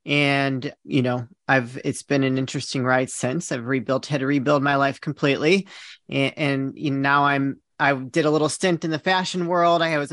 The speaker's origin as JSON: {"language": "English", "region": "Illinois", "country": "United States", "tie": "born or raised there", "said": "So I'm from the Chicagoland area. So I'm a total Midwest girl, born in the suburbs, moved to Michigan for a brief period. Then we moved back."}